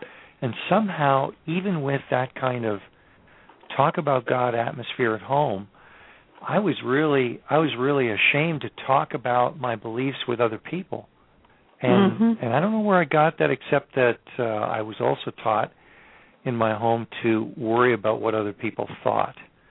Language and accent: English; Kitchener, Ontario, Canada; I was assigned to ride on a bus to downtown Kitchener, which was my hometown, Kitchener, Waterloo, Ontario, and to go from Waterloo to Kitchener on a bus with my sister in all kinds of weather.